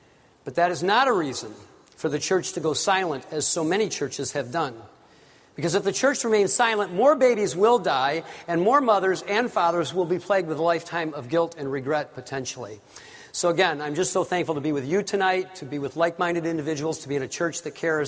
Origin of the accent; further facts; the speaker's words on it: Warren, United States; But what happened to me was I grew up here. I live in Ohio now, but I grew up in Warren, not far from here.